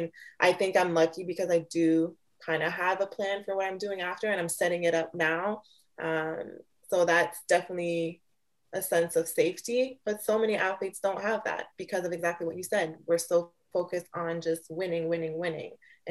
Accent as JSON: {"language": "English", "country": "Canada", "said": "I'm from Canada. So I was living alone in LA."}